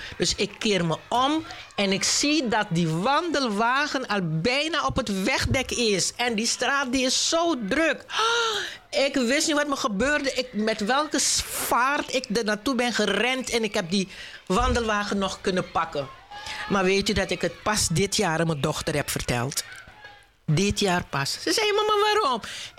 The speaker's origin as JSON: {"language": "Dutch", "country": "Suriname", "said": "u hoort het ook wel aan mij dat ik uit Suriname kom. Dat ik zo af en toe een Surinaams sausje erin doe"}